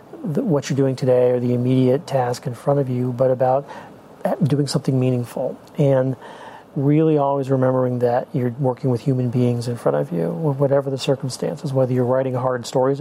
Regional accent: Washington, United States; I grew up in Washington.

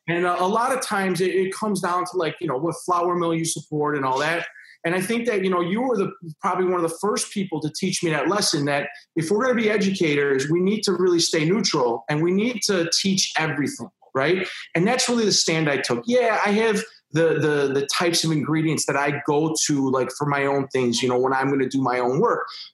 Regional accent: Chicago, Illinois, United States; this is one of the things that everybody asked since the beginning, because, you know, I'm from Chicago.

